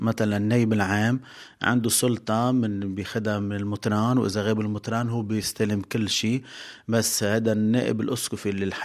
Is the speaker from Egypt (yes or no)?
no; Lebanon; عرف أنه أنا من لبنان